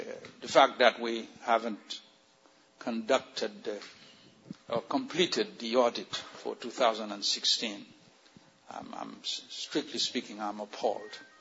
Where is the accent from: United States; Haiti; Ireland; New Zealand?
Haiti; I'm originally from Haiti